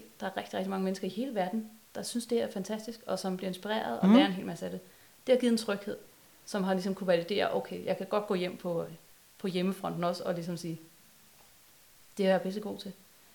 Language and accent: Danish; Sorø, Zealand, Denmark; i Danmark, det er sgu ligesom hjemme i Sorø. Alle kender hinanden.